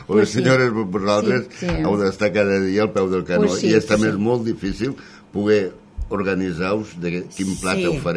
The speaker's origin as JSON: {"language": "Catalan", "town": "Rasquera", "region": "Catalonia", "country": "Spain", "tie": "born there", "said": "Jo vaig néixer a Rasquera, vaig fer uns estudis al seminari"}